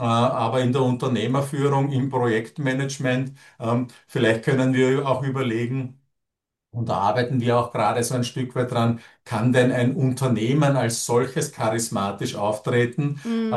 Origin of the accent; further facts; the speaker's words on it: Vienna, Austria; ich komme aus Österreich und aus Wien. Das merkt man an meiner Aussprache, an meinem Dialekt.